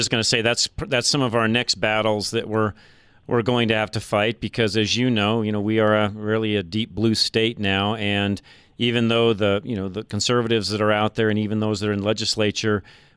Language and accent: English; Boulder, Colorado, United States; Again, that's, you know, my hometown. I hate to say that sometimes, but by the way, Lars, when I was growing up, it was not that way. You know, Boulder has, you know, become what it is today